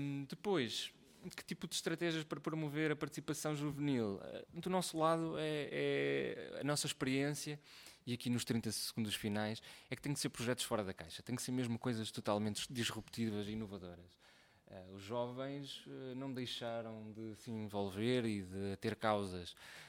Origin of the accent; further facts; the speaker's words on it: Mirandela, Bragança, Portugal; Eu sou de Mirandela